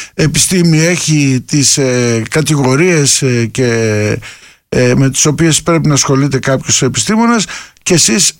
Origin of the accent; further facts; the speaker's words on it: Greece; αυτές οι παθογένειες που έχει η πατρίδα μου